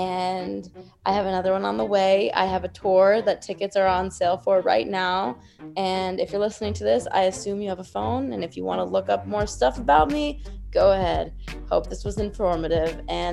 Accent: Long Island, New York, United States; I am from Long Island, New York.

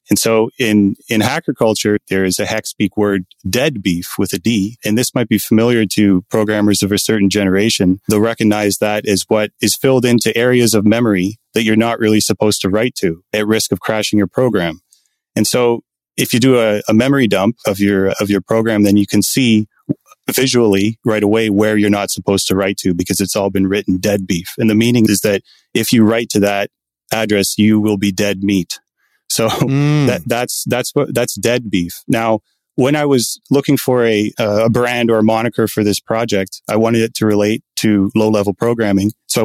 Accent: Kapuskasing, Ontario, Canada; I grew up in Northern Ontario in a town called Kapuskasing, in Canada.

